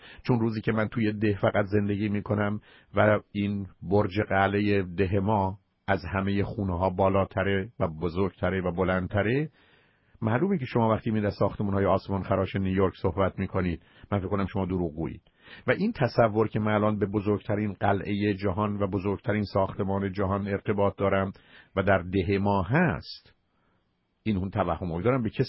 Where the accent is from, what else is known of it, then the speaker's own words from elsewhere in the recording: Shiraz, Fars, Iran; بنده در 15-16 سال اول زندگیم در شیراز متولد شدم و در منطقه فارس و شیراز بودم